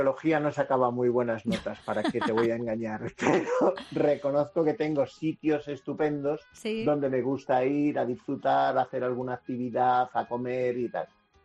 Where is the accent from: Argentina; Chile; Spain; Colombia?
Spain; Villacastín, Castile and León; cerca de mi pueblo, en Villacastín, tenemos un humedal pues que va y viene.